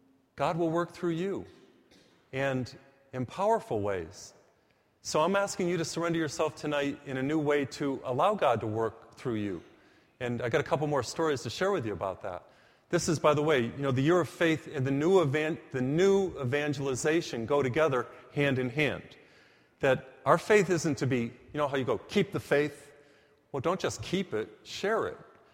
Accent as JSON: {"language": "English", "country": "United States", "tie": "born or raised there", "said": "growing up in America, the United States"}